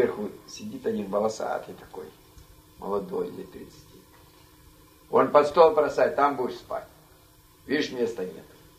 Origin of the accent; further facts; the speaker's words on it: Taraz, Jambyl Region, Kazakhstan; Откуда ты? Я говорю, из Джамбула.